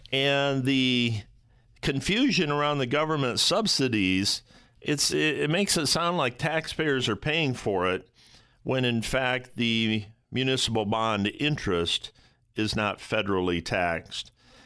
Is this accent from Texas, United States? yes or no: no; Toledo, Ohio, United States; My hometown of Toledo, Ohio